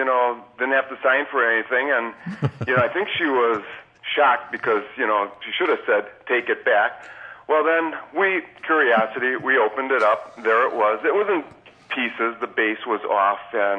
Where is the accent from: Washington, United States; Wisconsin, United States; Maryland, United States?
Wisconsin, United States; Milwaukee; now in Northern California, United States; And originally I'm from the Milwaukee area, and I just live in Northern California now.